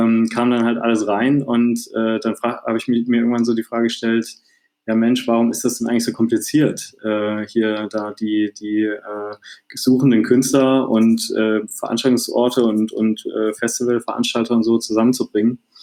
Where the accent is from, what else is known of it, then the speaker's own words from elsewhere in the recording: Dresden, Saxony, Germany; Ich bin gebürtiger Dresdner, habe auch in Dresden dann zu der Zeit gelebt